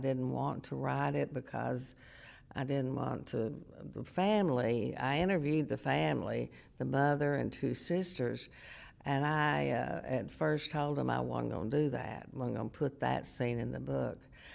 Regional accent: Van Buren, United States; And I'm from Van Buren. I still have lots of friends who live in Van Buren.

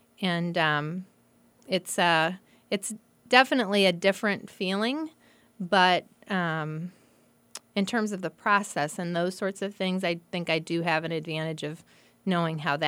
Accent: Springfield, United States; I grew up in the Springfield area

